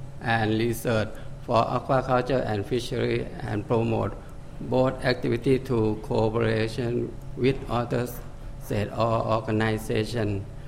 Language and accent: English; Thailand; English is a second language; I'm from Thailand.